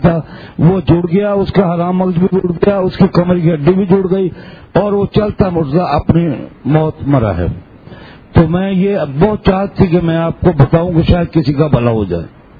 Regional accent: Karachi, Sindh, Pakistan; میں کراچی سے آیا ہوں

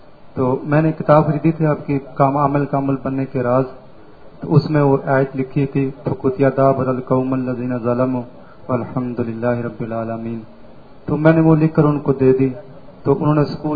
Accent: Mandi Usman Wala, Punjab, Pakistan; اور قصور سے آگے منڈی عثمان والا سے آیا ہوں میں،

